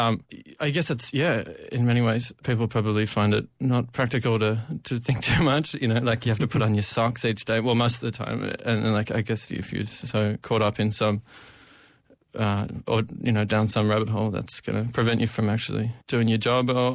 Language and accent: English; Castlemaine, Victoria, Australia; born or raised there; also born or lived in Melbourne